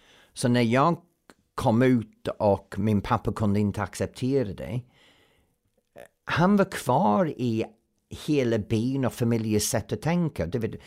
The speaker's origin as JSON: {"language": "Swedish", "region": "England", "country": "United Kingdom", "moved": "yes", "lives_now": "Sweden", "said": "Jag raka kommer från England, jag är britt, men jag är svensk. Jag har bott här 30 år. Min sätt att leva, min skatt, min framtid, det är svensk, det är Sverige. Jag har inte avsikt att flytta tillbaka till England."}